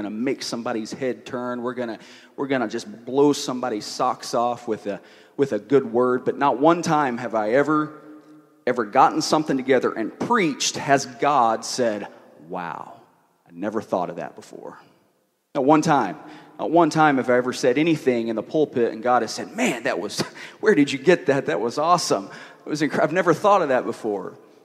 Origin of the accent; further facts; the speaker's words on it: Tennessee, United States; I come from Northeast Tennessee, where we believe in four different seasons. So it's a little strange being in Southern California in September